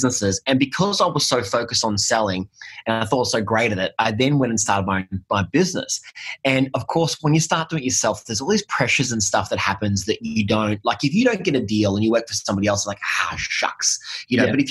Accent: Melbourne, Victoria, Australia; I grew up in Melbourne and, you know, I grew up in an area where, you know, the best you could ever be was like the manager of Safeways, right?

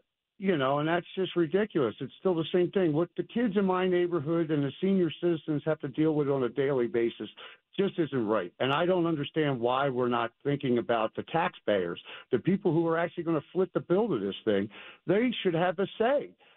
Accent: Philadelphia, Pennsylvania, United States; born there; I mean, I know I was born in South Philly.

